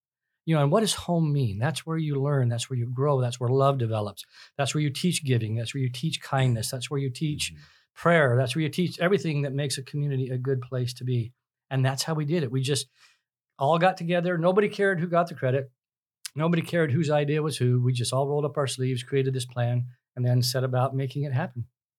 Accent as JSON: {"language": "English", "town": "Caldwell", "country": "United States", "tie": "born or raised there", "said": "Caldwell it's my hometown. It is just a place that is a family-oriented, you know, community that believes in service and community and family and doing the right thing for the right reasons."}